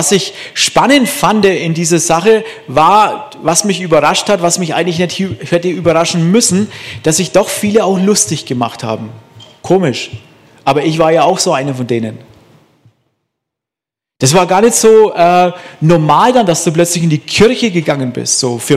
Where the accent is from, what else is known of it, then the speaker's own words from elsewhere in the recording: Bavaria, Germany; Ich komme ja aus dem Frankenland. Da war ich 8 Jahre Soldat gewesen